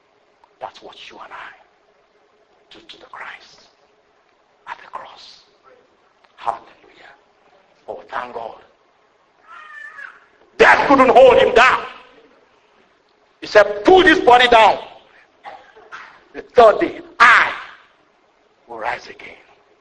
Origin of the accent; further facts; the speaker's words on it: Nigeria; I grew up in Nigeria, so that's my where I could relate to that.